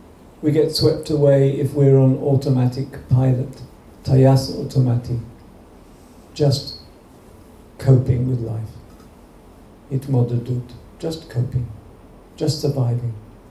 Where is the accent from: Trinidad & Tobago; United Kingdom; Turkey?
United Kingdom; England; being very English in my bones, I'm really interested in what's going on there.